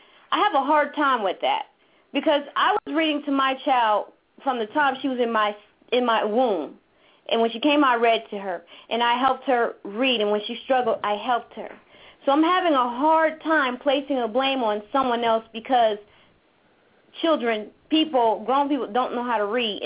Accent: Youngstown, Ohio, United States; I grew up in Westlake Housing Projects, which is one of the worst projects in Youngstown, Ohio, as when I was coming up.

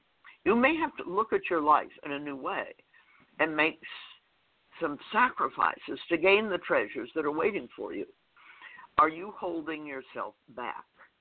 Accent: Seattle, Washington, United States; also born or lived in Beverly Hills; I've been raised on water my whole life. I was born in Seattle and lived on Lake Washington for many years and then moved down to Beverly Hills where my mother's family was from.

